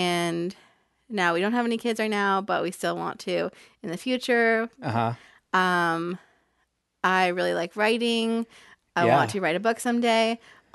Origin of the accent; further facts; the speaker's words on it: Folsom, California, United States; also born or lived in Placerville; I was born in Northern California in Placerville